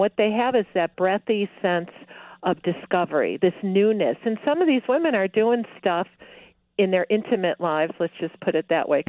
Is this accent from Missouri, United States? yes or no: no; Oak Park, Illinois, United States; you have to add that I'm a Chicagoan. Of course. You know, I am from Oak Park.